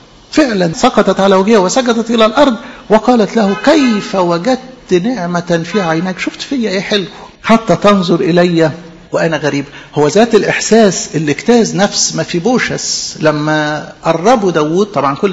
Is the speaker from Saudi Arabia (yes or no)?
no; Egypt; إيه اللي لقى ربنا فينا حلو كمصريين